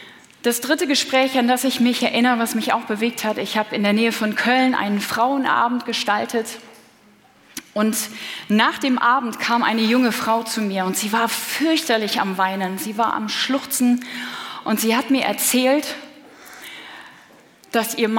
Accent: Kenya; moved away; Ich bin in Kenia aufgewachsen

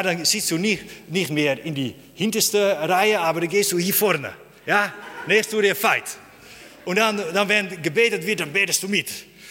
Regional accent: Netherlands; German is a second language; Ich bin ein Holländer und Deutsch ist auch ein bisschen eine schwierige Sprache für mich.

